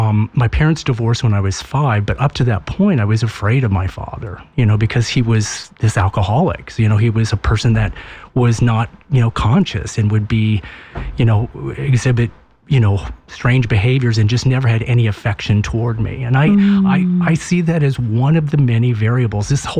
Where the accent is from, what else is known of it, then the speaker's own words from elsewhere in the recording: Iowa, United States; also born or lived in Columbus, Ohio / North Carolina; now in Toledo, United States; I actually was born and raised in Iowa, and then I lived for about 30 years in Columbus, Ohio.